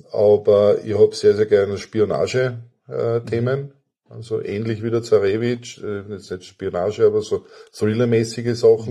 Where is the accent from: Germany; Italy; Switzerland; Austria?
Austria; ich bin Österreicher, ich lese österreichische Literatur